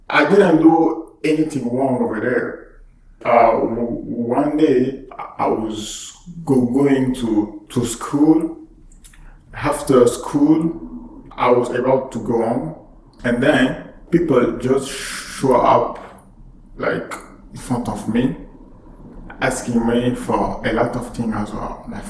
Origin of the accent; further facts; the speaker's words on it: Republic of the Congo; first language French; English is a second language; also born or lived in South Africa; now in Canada; I'm from Republic of Congo. Yeah, we usually speak French over there. French is my first language. And after that, I went to South Africa, Cape Town, and I've been studying over there.